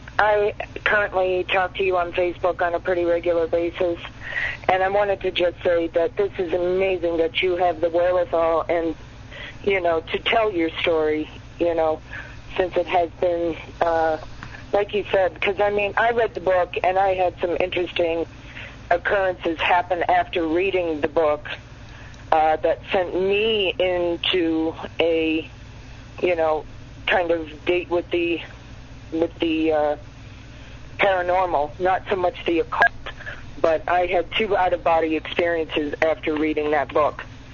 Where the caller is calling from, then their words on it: Montana, United States; I'm calling from Montana.